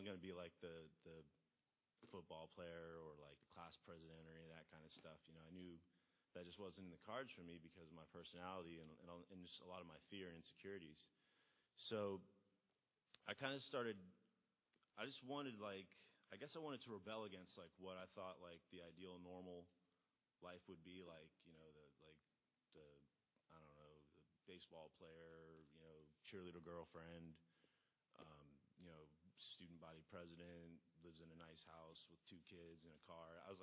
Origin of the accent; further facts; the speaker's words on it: Melbourne, Florida, United States; also born or lived in Birmingham, Alabama; And I was born in Birmingham, Alabama, moved to at a young age over to Melbourne, Florida, and grew up there by the beach, cool little beach town.